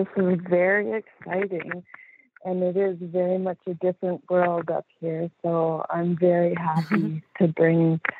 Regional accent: Ottawa, Ontario, Canada; now in Dawson, Canada; I'm originally from Ottawa and had a wonderful upbringing.

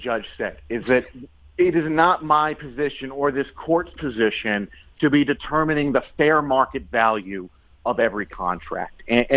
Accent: New York City, New York, United States; I no longer have Time Warner Cable, which I grew up with in New York City.

